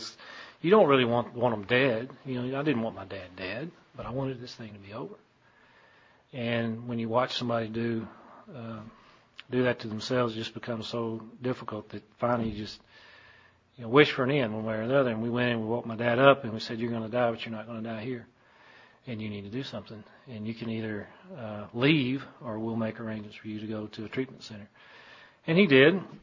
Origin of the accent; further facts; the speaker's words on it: Texas, United States; I grew up out in West Texas. Grew up in a farming and ranching community, a farming and ranching family.